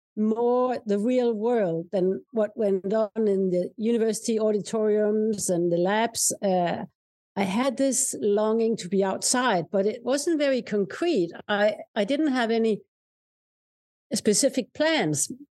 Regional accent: Denmark; English is a second language; now in Norway; I'm from Denmark, and I just grew up in a family with a mother who was a nurse and a father who was an accountant.

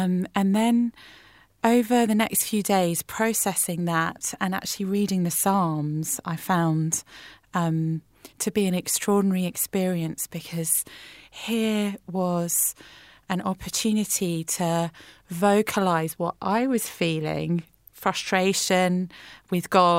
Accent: United Kingdom; Growing up in Britain as a Christian, I was always the only churchgoer in my class at school.

